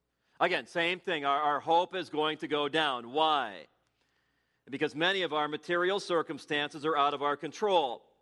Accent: Ireland; And I'm also Irish, and I used to have red hair.

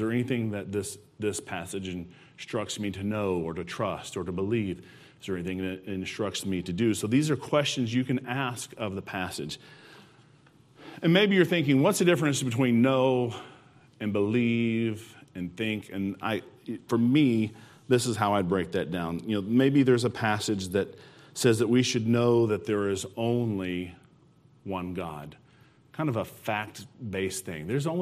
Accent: Arkansas, United States; Worden is a church that we grew up in Arkansas

